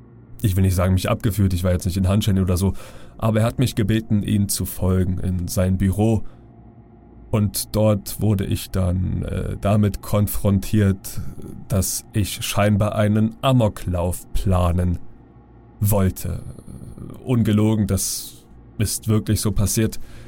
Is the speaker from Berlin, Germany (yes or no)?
yes; Berlin, Germany; Und ich bin ja in Neukölln aufgewachsen.